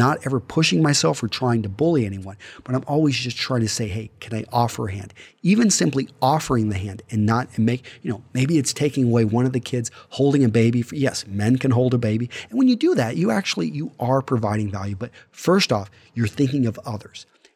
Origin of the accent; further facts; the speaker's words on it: Texas, United States; Maybe this is just where I was brought up. I was brought up in West Texas.